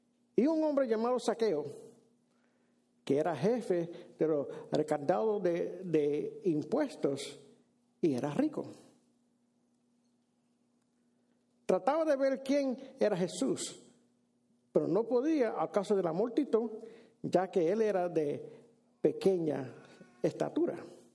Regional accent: Brooklyn, New York, United States; now in New Orleans, United States; Soy nacido y criado en Brooklyn, Nueva York, que yo siempre he llamado la capital de Puerto Rico.

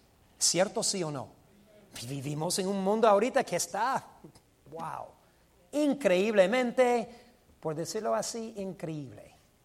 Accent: United States; Spanish is a second language; como yo soy gringo, soy americano

